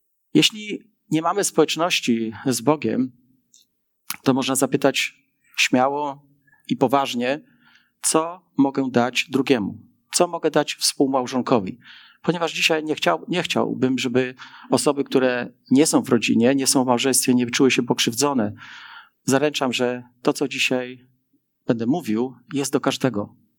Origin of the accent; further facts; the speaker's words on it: Wrocław, Lower Silesian Voivodeship, Poland; A wychowywałem się tutaj we Wrocławiu, ponieważ jestem nowodworzaninem. Potem mieszkaliśmy na Włuchoborze Wielkim.